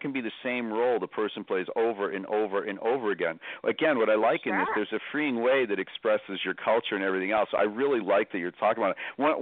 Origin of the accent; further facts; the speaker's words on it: Boston, Massachusetts, United States; I tell people I'm Boston Irish, but I was really from a very traditional Irish Catholic background in Boston